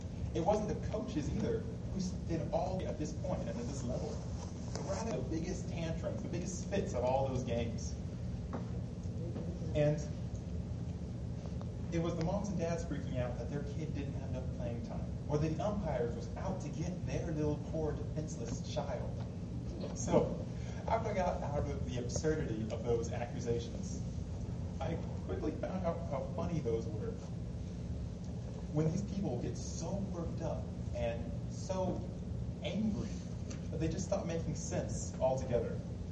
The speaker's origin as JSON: {"language": "English", "region": "Texas", "country": "United States", "said": "And as y'all know, I am from Texas, and Texas is the home of sports."}